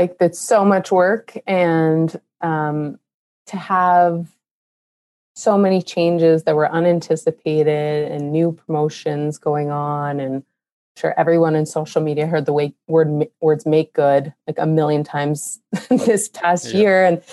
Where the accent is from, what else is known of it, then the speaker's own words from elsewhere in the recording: Pittsburgh, Pennsylvania, United States; You know, this is my hometown. Pittsburgh is where I grew up. I grew up watching the Penguins.